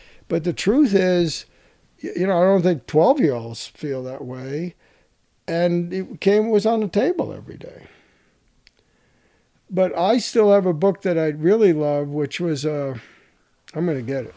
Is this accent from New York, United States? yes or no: yes; New York City, New York, United States; I grew up in New York City. My mother took me to the Metropolitan Museum.